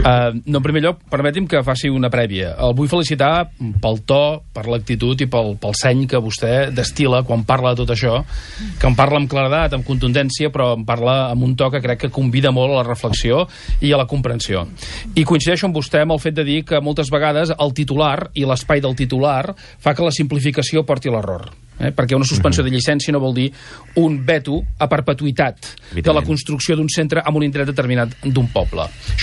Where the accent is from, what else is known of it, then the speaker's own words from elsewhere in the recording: Manresa, Catalonia, Spain; perquè jo que sóc de Manresa, per exemple